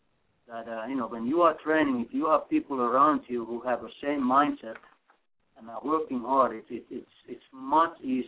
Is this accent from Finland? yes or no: yes; Finland; English is a second language; I grew up on the countryside in Finland, about 15 miles from the town, and you know, my father is a farmer